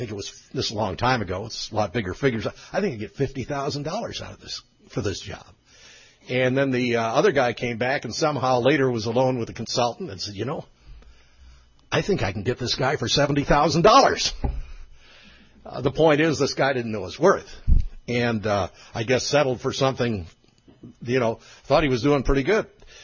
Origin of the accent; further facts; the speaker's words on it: Springfield, Missouri, United States; So I was from Little Springfield, Missouri.